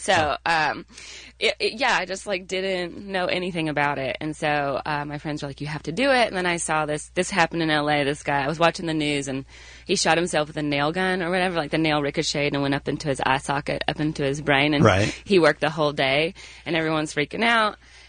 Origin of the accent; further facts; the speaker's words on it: the South, United States; now in Los Angeles, United States; Because, yeah, I mean, I grew up in the South, so, like, I'm very sarcastic